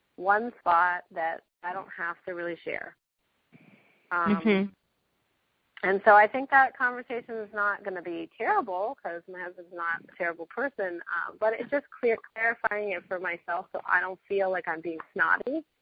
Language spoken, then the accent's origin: English; New York, United States; I'm from New York, so everything's teeny there.